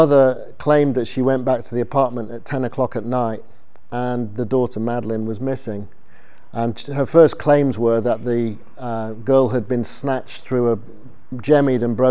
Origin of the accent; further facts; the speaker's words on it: United Kingdom; moved away as an adult; I'm British. I moved here 4 years ago